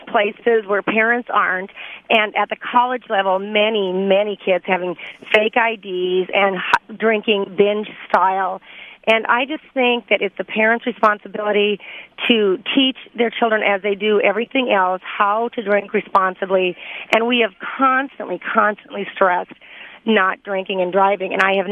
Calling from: Oconomowoc, Wisconsin, United States; Oconomowoc.

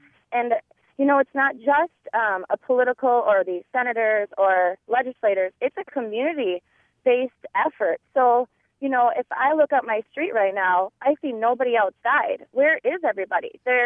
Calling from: Winona, Minnesota, United States; And I'm in Winona, but I get the Cooley Region news

